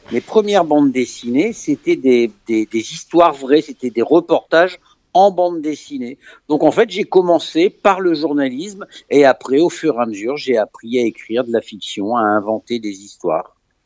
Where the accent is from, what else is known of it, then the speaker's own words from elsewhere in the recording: Lille, Hauts-de-France, France; now in Bourges, France; J'habite Bourges. Mais alors, j'habite Bourges, mais je suis originaire du Nord. En fait, j'ai passé presque toute ma vie dans la ville de Lille, dans le Nord.